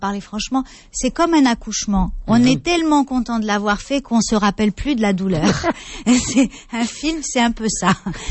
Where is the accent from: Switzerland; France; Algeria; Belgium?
Algeria; moved away; je suis partie d'Algérie parce que j'avais envie de jouer sans censure et de choisir ce que j'avais envie de faire.